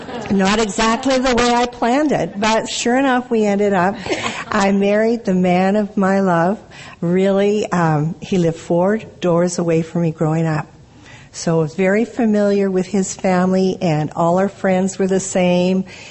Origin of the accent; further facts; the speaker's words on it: Vancouver, British Columbia, Canada; I am from Vancouver, Canada.